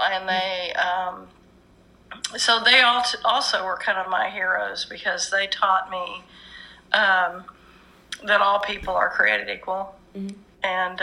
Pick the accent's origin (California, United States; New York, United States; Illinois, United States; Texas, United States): Texas, United States; Houston; also born or lived in Ohio; I was born in Ohio, but at 5, when my mother divorced my father, we moved to Houston. And so I spent from 5 years till 17 in Houston, Texas.